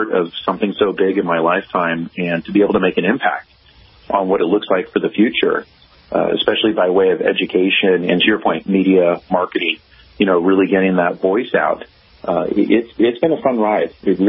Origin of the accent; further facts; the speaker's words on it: California, United States; You know, growing up in Northern California, I definitely was around the culture and the craft